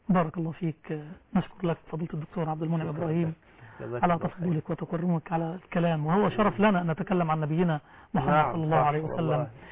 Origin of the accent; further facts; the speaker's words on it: Egypt; في كلمه مصريه كل ليس لهم اكل عيش عندنا في مصر.